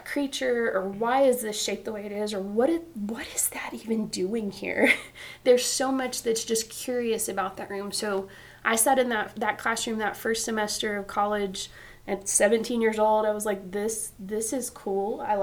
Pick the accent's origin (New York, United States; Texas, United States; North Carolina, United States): Texas, United States; Lubbock; So I was born in Lubbock. I grew up in Lubbock. Haven't gotten very far from Lubbock, honestly.